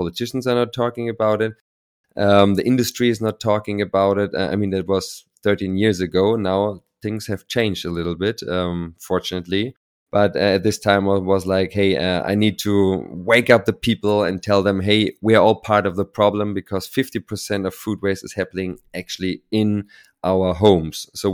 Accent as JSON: {"language": "English", "region": "Berlin", "country": "Germany", "tie": "born or raised there", "said": "And then I was at school, born and raised in Berlin."}